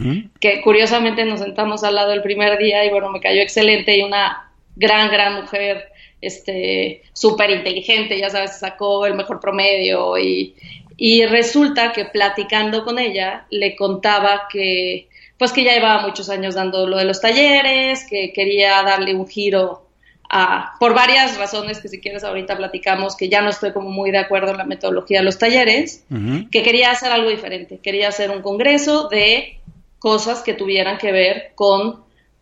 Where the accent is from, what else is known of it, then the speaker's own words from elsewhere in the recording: Mexico City, Mexico; born there; Soy tabasqueña de corazón, digo de corazón porque no nací ahí, nací en el DF, pero siempre me he sentido tabasqueña.